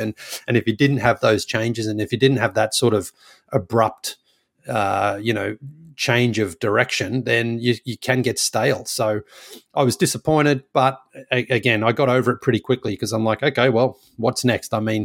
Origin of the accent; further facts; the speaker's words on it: Australia; I left home when I was 22 and growing up in Australia, you know, it's a great country to grow up in.